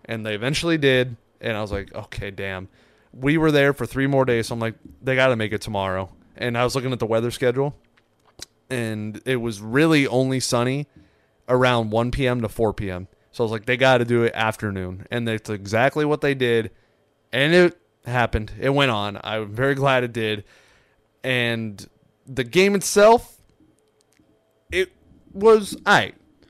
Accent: California, United States; I'm from California. I like seeing stadiums.

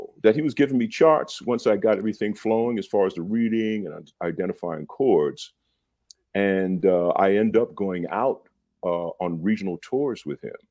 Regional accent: Stamford, Connecticut, United States; born there; I was born in Stamford, Connecticut, man.

